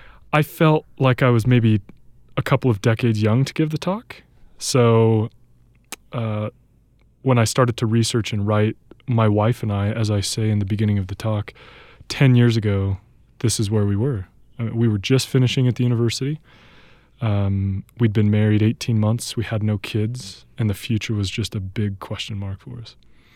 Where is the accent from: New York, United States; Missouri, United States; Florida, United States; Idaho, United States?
Idaho, United States; Rexburg; So I was raised in Rexburg. I wasn't born in Rexburg, but I was raised here. And my parents still live in Rexburg.